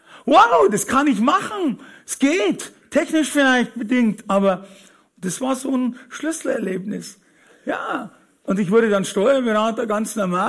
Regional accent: Fürstenfeldbruck, Bavaria, Germany; born there; accent: Bavarian; Ich bin geboren in Fürstenfeldbruck, meine Eltern, das ist kurz vor München, man hört immer im bayerischen Dialekt

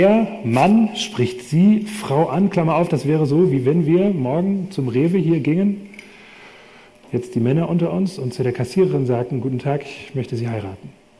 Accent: Rhineland, Germany; dass ich ursprünglich aus dem Rheinland komme, also ich bin ganz in der Nähe vom Rhein aufgewachsen.

